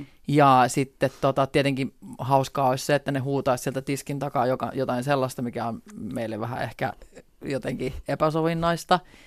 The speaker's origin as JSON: {"language": "Finnish", "town": "Rovaniemi", "region": "Lapland", "country": "Finland", "said": "olen 34-vuotias artisti ja olen kotoisin Rovaniemeltä."}